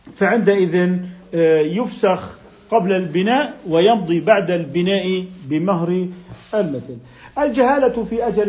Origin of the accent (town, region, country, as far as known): Jordan